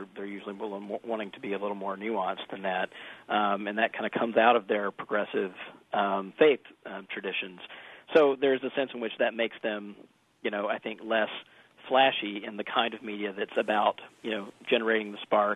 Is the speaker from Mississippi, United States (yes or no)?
yes; Jackson, Mississippi, United States; I grew up for the most part in Jackson, Mississippi, and grew up Southern Baptist myself.